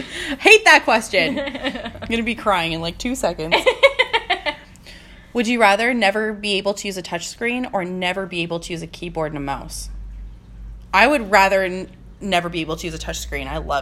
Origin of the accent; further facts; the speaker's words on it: Australia; I'm Australian